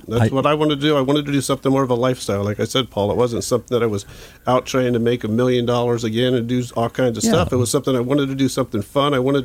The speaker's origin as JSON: {"language": "English", "town": "Fountain Valley", "region": "California", "country": "United States", "tie": "born or raised there", "also_born_or_lived": "Huntington Beach", "said": "I grew up in Fountain Valley in Huntington Beach, and I would ride my bike."}